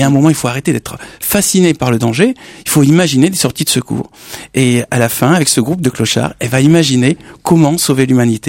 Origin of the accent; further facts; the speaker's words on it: Toulouse, Occitanie, France; je suis né à Toulouse, oui, place Saint-Étienne, près de la cathédrale. Et j'ai vécu toute ma jeunesse là-bas.